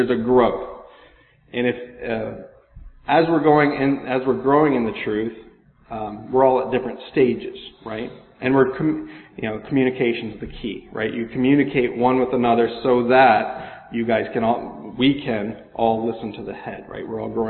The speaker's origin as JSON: {"language": "English", "region": "Washington", "country": "United States", "tie": "born or raised there", "said": "So I know when I grew up in Washington, they used to say the Lord's Prayer every Sunday for Sunday school"}